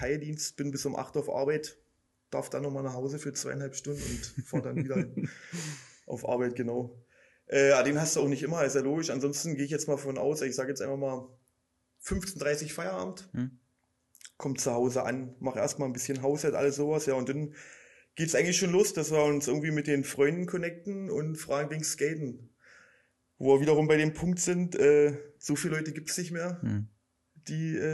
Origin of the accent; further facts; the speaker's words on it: Forst, Brandenburg, Germany; born there; ich bin 32 Jahre, wohne in Forst, bin geboren in Forst und arbeite jetzt auch in Forst als Erzieher seit 5 Jahren